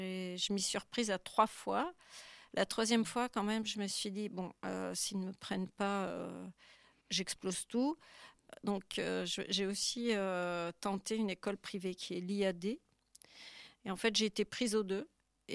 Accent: Lyon, Auvergne-Rhône-Alpes, France; Je viens de Lyon, qui est la ville qui est des Frères Lumière

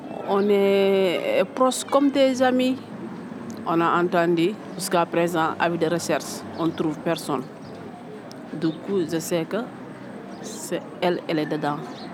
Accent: Senegal; first language Pulaar; French is a second language; Tu sais, ici, notre langue nationale, c'est Wolof. Mais ma langue maternelle, c'est Polar.

